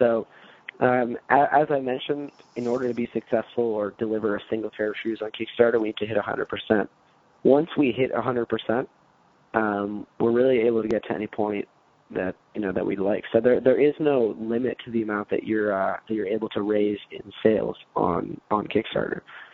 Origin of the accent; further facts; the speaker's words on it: United States; I grew up here in the United States, and of course I have a lot of admiration for all business here in the United States, and my family is, you know, from Argentina.